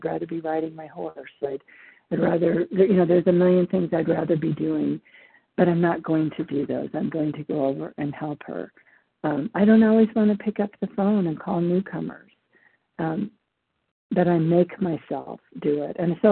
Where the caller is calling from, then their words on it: Nevada, United States; I'm calling from Nevada.